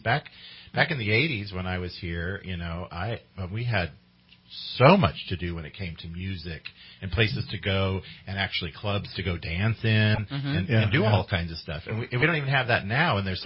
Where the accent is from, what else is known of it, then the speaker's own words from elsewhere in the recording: Reading, Pennsylvania, United States; So, you know, what's interesting is growing up in Reading, we've had a lot come and go.